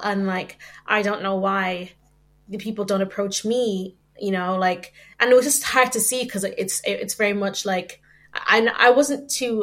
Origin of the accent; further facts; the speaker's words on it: Ireland; I grew up in Ireland